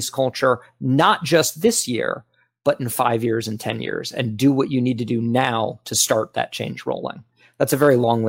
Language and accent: English; Florida, United States; In fact, the neighborhood that I grew up in South Florida